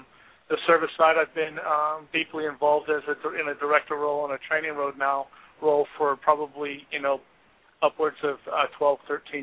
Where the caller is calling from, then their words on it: Scottsdale, Arizona, United States; I'm calling from Scottsdale, Arizona